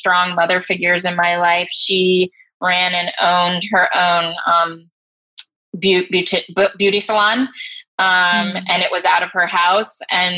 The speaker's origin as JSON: {"language": "English", "town": "Dayton", "region": "Ohio", "country": "United States", "tie": "born or raised there", "lives_now": "Atlanta, United States", "said": "Yeah, so I grew up in Dayton, Ohio. And I'm the youngest in my family. And so I grew up in Dayton."}